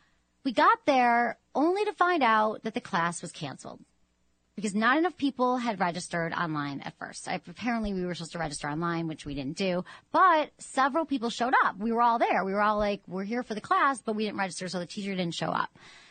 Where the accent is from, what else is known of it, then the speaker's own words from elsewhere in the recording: Michigan, United States; like growing up in Michigan, the sex stores were always like these crazy weird things on the side of the road.